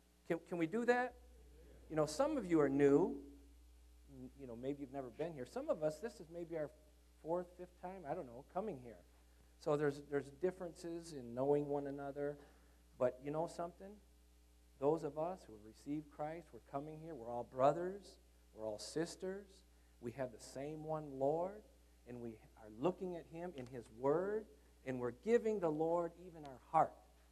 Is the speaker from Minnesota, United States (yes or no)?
no; Michigan, United States; I'm also from Michigan.